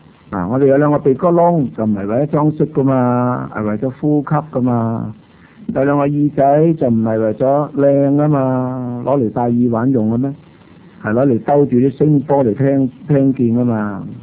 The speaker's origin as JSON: {"language": "Cantonese", "country": "China", "said": "我哋中国人古代拜天咧，呢个天代表神咧，系好合理嘅。"}